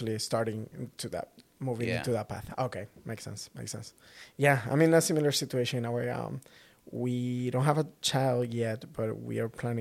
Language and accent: English; St. Petersburg, Florida, United States; I grew up in St. Petersburg, Florida.